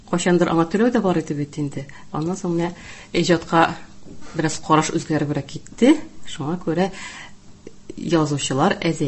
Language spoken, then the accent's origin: Tatar; Chally Bashy, Tatarstan, Russia; Һәм инде менә үземнең туган ягыма күчим әле Чаллы башы авылына.